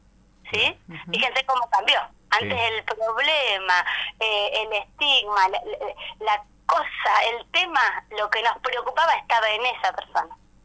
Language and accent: Spanish; Córdoba, Argentina; born there; now in Chos Malal, Argentina; Soy nacida en Córdoba. Mis hijos son de Chosmalal, así que si me dejan, soy de Chosmalal también.